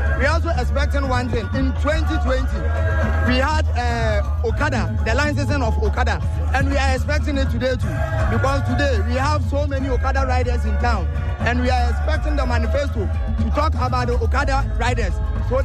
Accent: Agona West, Central Region, Ghana; Well, before I talk, we are from Aguna West.

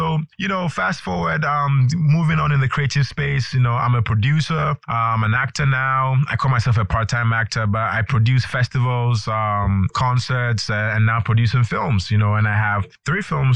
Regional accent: Ghana; now in United States; Coming from Ghana, you know. But anyway, so I've always been in the creative space, you know. Growing up in Ghana, I used to go to a lot of creative camps

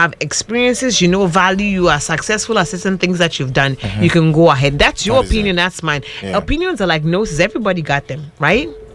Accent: Accra, Greater Accra, Ghana; I grew up in Osu.

